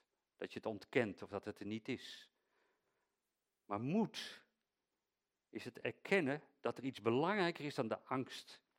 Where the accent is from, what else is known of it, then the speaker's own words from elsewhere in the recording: Netherlands; Daar zijn wij Nederlanders zo goed in plaats van te zeggen, fijn joh, doe maar gewoon.